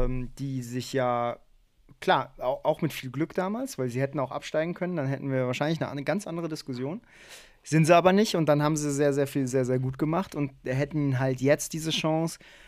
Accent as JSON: {"language": "German", "town": "Cologne", "region": "North Rhine-Westphalia", "country": "Germany", "said": "als Kölner freue ich mich natürlich, wenn der Nachbarclub oder der Rivalenclub nicht die Meisterschaft holt"}